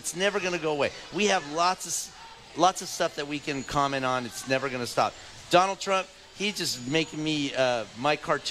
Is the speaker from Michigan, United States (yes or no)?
no; San Diego, California, United States; But I had a screening here in San Diego, which is my hometown